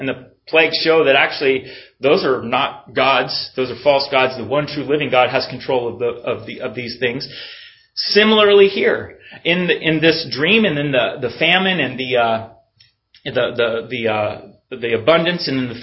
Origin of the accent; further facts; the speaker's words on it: Stanwood, Washington, United States; Growing up in Stanwood, we would get flooded every year, and there was a flood valley.